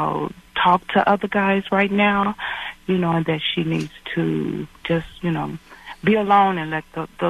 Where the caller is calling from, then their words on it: Chicago, Illinois, United States; from Chicago.